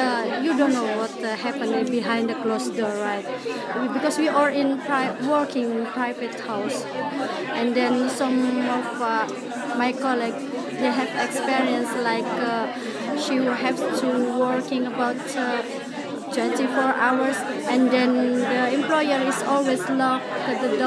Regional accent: Indonesia; I'm originally from Indonesia.

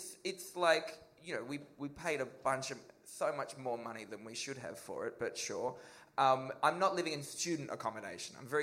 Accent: Australia; And I'm from Australia

